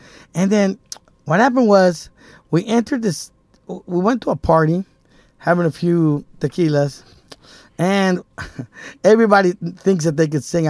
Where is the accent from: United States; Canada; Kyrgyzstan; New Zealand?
United States; Gardena, California; Gardena, California.